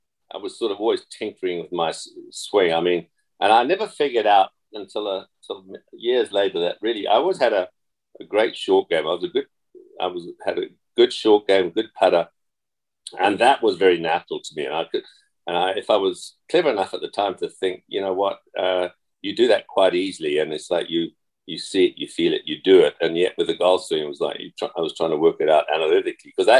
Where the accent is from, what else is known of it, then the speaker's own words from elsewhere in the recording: Zimbabwe; also born or lived in England; I grew up in, although I was born in England, spent a few years in England, but then we moved out to Rhodesia, as it was then, Zimbabwe, as it is now.